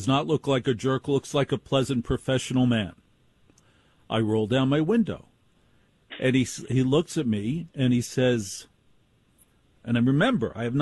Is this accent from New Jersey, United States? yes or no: yes; New Jersey, United States; because I am from Jersey, we confront people directly.